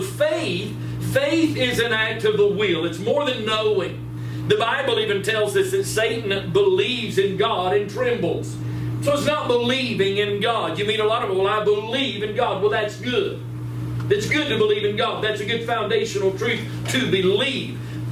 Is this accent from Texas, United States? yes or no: no; North Carolina, United States; we had fireworks when I grew up in North Carolina, and we'd have some celebration things, but nothing like what we have out here.